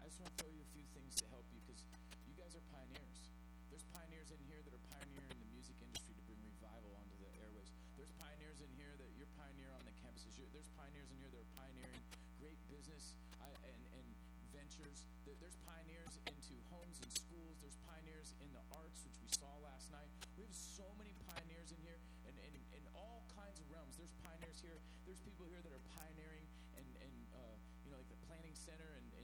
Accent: Oceanside, California, United States; also born or lived in Quantico, Virginia; I was born in Virginia. My father's military, so I was born in Quantico. But I don't remember it. I was actually 2 when we moved to Oceanside, and that's all I remember.

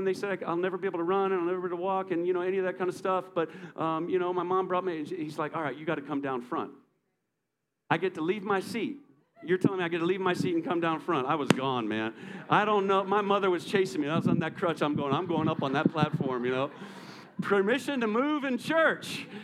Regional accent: New York, United States; And I remember I was brought up in New York, and so my mother, we were Catholic

